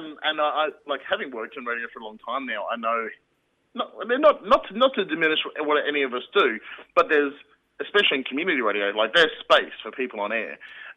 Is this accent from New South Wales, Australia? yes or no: no; Mackay, Queensland, Australia; In fact, there was a community radio station in my hometown of Mackay